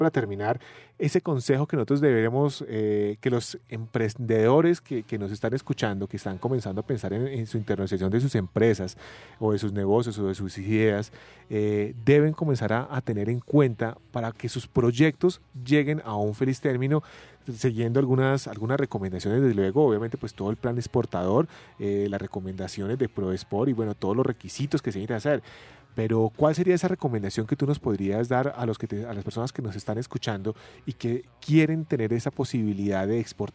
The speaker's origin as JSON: {"language": "Spanish", "country": "Colombia", "said": "¿Qué podemos mejorar nosotros como colombianos en ese aspecto?"}